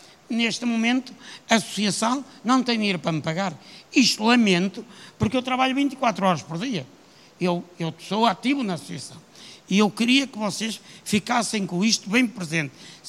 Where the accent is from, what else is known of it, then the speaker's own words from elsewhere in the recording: Vila do Conde, Porto, Portugal; deve de conhecer as Caxinas, que é Vila do Conde, Caxinas Póvoa, somos uma zona ribeirinha.